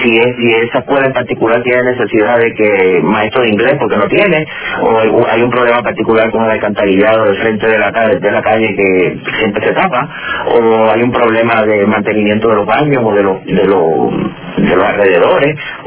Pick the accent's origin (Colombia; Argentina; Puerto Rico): Puerto Rico; Nosotros que somos puertorriqueños, que somos una nación de inmigrantes, que hemos tenido que inmigrar a otros países